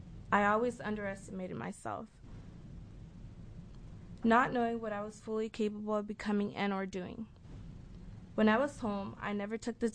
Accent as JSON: {"language": "English", "town": "Beaverton", "region": "Oregon", "country": "United States", "said": "I'm 70 years old and I'm from Beaverton, Oregon."}